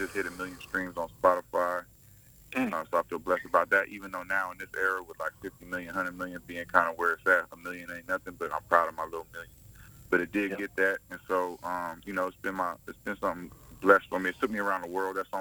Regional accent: Atlanta, Georgia, United States; accent: country; also born or lived in Oklahoma; I'm just from Atlanta. I'm Southern, so I was born in Oklahoma, and I lived in Atlanta for years, and so I got a country accent.

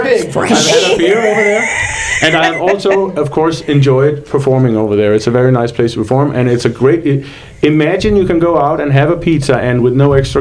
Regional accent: Denmark; English is a second language; 43 years old. I live over here with my wife. I'm here legally. I'm from Denmark, the country of Denmark. So if you can trace an accent or something with me, you might be right.

